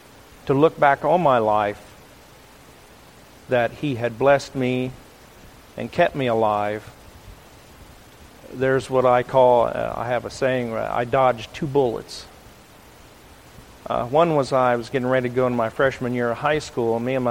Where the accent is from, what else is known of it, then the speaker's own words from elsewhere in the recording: Franklin, Ohio, United States; I'm from Franklin, Ohio, and I go to the Methodist Church in Monroe, Ohio, the light at the top of the hill.